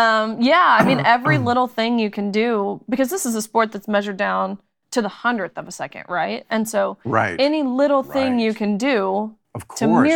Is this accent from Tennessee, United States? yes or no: yes; Tennessee, United States; I'm from Tennessee, but went to University of Kentucky.